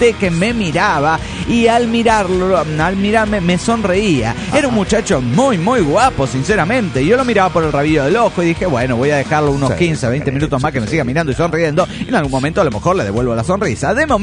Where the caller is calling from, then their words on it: Valencia, Carabobo, Venezuela; Soy la nenita de Valencia, Venezuela.